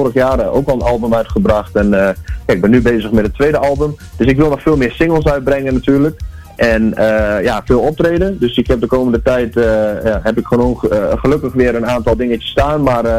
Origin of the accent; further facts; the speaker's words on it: Drenthe, Netherlands; accent: Low Saxon dialect; Het is het Neder-Saksische dialect, oorspronkelijk kom ik uit Drenthe. Dus ja, dat zou je er zeker in terug kunnen horen.